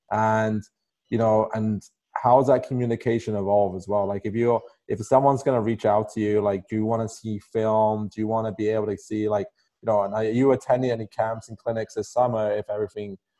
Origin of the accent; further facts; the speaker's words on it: England, United Kingdom; you know, I come from England, and it's England, everything is 9,000 pounds flat rate.